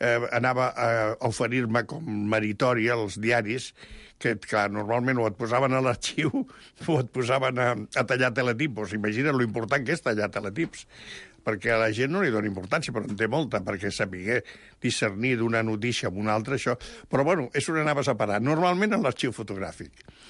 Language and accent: Catalan; Barcelona, Catalonia, Spain; vaig néixer a Barcelona el 31 d'octubre de 1943, al carrer Aragó, entre Montaner i Aribau.